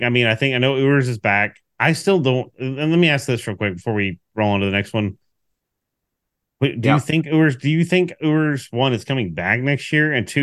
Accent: Houston, Texas, United States; So, you know what? I'm going to go Houston. Support my hometown, I guess, or my birth town, Houston.

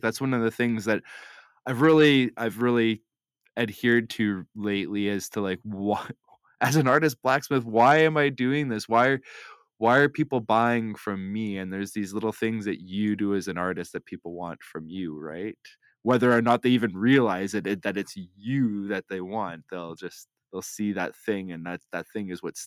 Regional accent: Manitoba, Canada; I like the fact that I've integrated Manitoba in it because I was born and raised in Manitoba.

